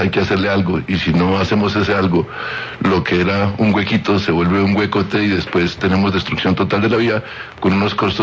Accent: Boyacá, Colombia; now in Bogotá, Colombia; Desde que me vine a estudiar a la universidad, estoy acá. Yo soy boyacense, soy famoso, y estoy acá desde que estuve en la universidad.

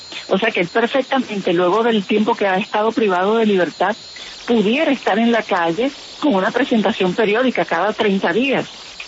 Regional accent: Venezuela; moved away; hasta donde yo salí de Venezuela y la información que he tenido

